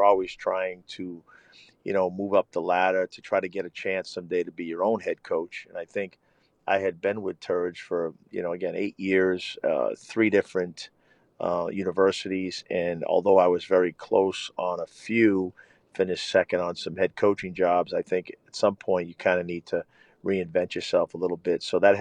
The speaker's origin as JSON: {"language": "English", "region": "Massachusetts", "country": "United States", "tie": "born or raised there", "said": "Yeah, so I grew up in Massachusetts. I I come from a family of six"}